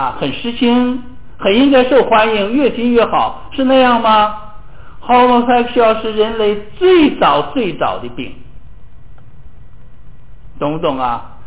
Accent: China; 这个我们中国人都知道，秦始皇那可厉害了

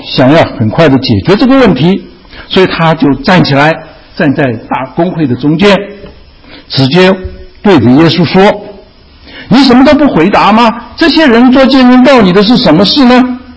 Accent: China; 我们中国人常常觉得好像这个神祝福神好像是一件很奇怪的事情啊。

